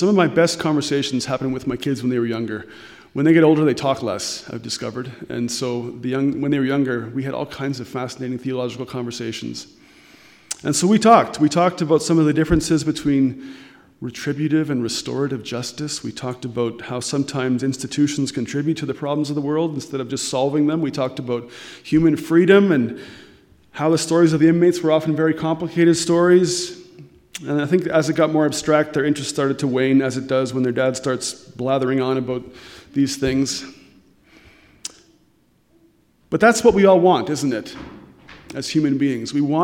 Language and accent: English; Coaldale, Alberta, Canada; also born or lived in Nanaimo, Canada; I grew up in Coaldale in southern Alberta. I grew up in the Coaldale Mennonite Brethren Church there.